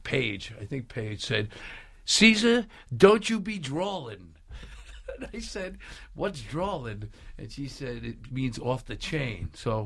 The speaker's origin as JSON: {"language": "English", "town": "Brooklyn", "region": "New York", "country": "United States", "said": "Well, I come from Brooklyn. I can't help that."}